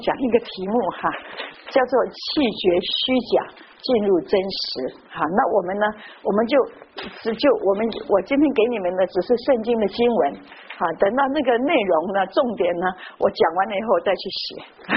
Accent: Guangdong, China; 所以我去的时候我是广东人嘛

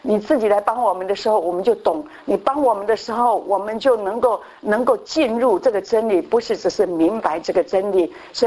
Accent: Taiwan; 我们台湾人哈

